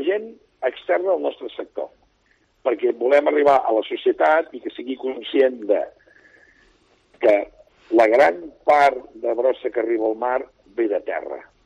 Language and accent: Catalan; Roses, Catalonia, Spain; En els llocs costaners, com ara el meu poble, Roses, o com podria ser Palamós